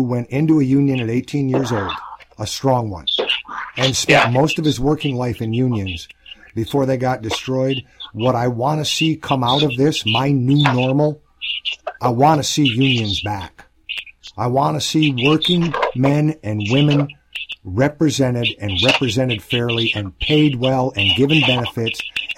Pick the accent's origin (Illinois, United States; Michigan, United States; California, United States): Michigan, United States; Ann Arbor; because of the ideals I grew up with just outside of Detroit, Ann Arbor, in the late 60s and 70s